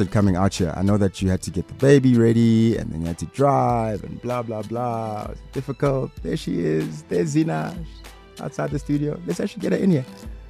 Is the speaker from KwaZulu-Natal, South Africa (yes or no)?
no; Pretoria, Gauteng, South Africa; because, you know, I grew up in Pretoria and it's not Joburg.